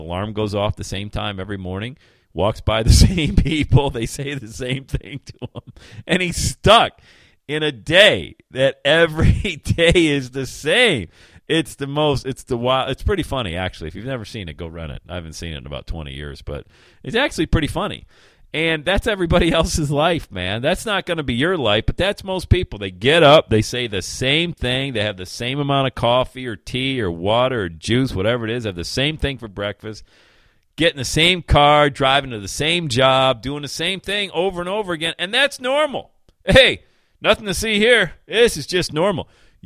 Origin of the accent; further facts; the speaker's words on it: Bradford, Pennsylvania, United States; which is a less than an hour away from my hometown of Bradford, PA, a little small, I mean small, little one-horse town in western Pennsylvania.